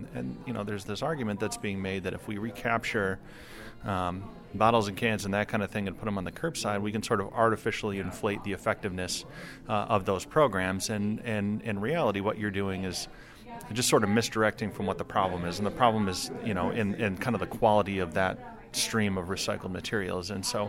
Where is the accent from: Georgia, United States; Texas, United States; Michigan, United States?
Michigan, United States; Holland; never known anything other than the bottle deposit law in Michigan, that I grew up in Holland